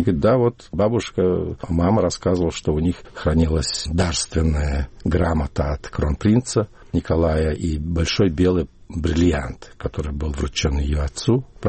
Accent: Ulaanbaatar, Mongolia; в детстве, в Ламбаторе у нас был большой Чайна-таун

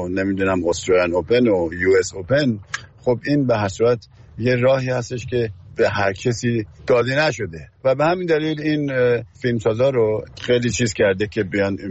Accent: Tehran Province, Iran; پدرم اونجا کار میکرد و یکی از کارمندان نگهداری استادیوم تو ورزشگاه، و منم تو اونجا به دنیا اومدم و از همونجا بزرگ شدم

